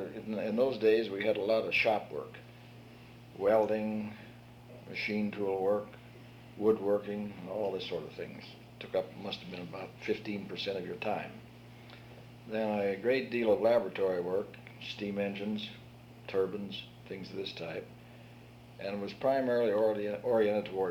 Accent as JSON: {"language": "English", "town": "Denver", "region": "Colorado", "country": "United States", "tie": "born or raised there", "also_born_or_lived": "California", "said": "Well, I was born in Denver, Colorado, December the 11th, 1907. Went to grade school there until about the age of 12, I judge, when we left because of my mother's health and went to California."}